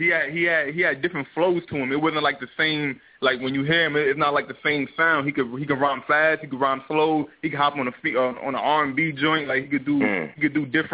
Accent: Brooklyn, New York, United States; Oh, I'm from New York. I'm from Brooklyn.

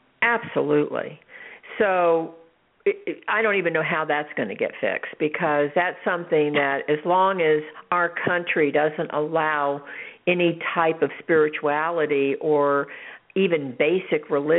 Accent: the South, United States; I was raised in the South where there's a lot of prejudice

